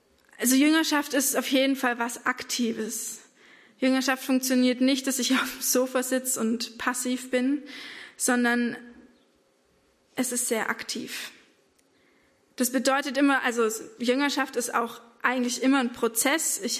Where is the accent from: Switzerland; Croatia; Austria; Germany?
Germany; Baden-Württemberg; aber ich komme aus dem Schwarzwald